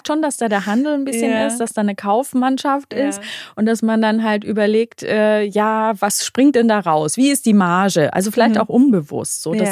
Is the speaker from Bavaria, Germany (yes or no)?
yes; Ansbach, Bavaria, Germany; Aber ich komme ja ursprünglich aus Mittelfranken, man hört es vielleicht ein bisschen meiner weichen Sprache noch. Ich komme aus einer Kleinstadt Ansbach